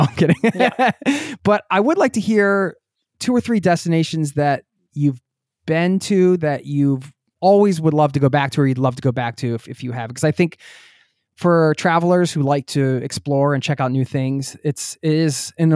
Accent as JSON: {"language": "English", "country": "United States", "tie": "born or raised there", "lives_now": "Norway", "said": "It's not not something we were used to growing up in the States."}